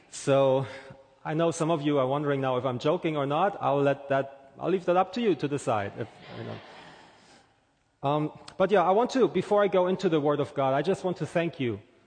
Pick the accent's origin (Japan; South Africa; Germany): Germany; English is a second language; moved away as an adult; now in United States; I am originally from Germany, in case you did not know. My wife and I, we moved here almost 5 years ago now